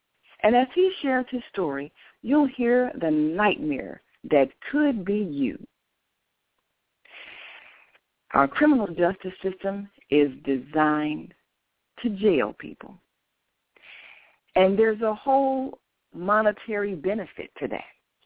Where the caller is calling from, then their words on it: Chicago, Illinois, United States; Of course, we're calling from Chicago, but we know that this is happening all across the country.